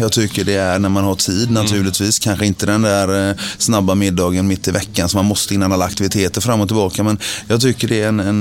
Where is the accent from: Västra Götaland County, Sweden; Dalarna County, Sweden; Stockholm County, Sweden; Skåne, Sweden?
Västra Götaland County, Sweden; Lilla Skepplanda; also born or lived in Partille; vi flyttade från Partille till Lilla Skepplanda som ligger 4 mil norr om Göteborg på vägen upp mot Trollhättan. Så där är jag uppväxt.